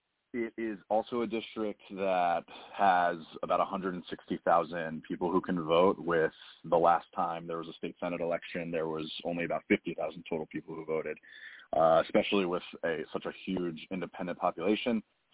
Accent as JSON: {"language": "English", "town": "Wall Township", "region": "New Jersey", "country": "United States", "tie": "born or raised there", "said": "I was raised in this district since I was very, very young. I grew up in Wall Township."}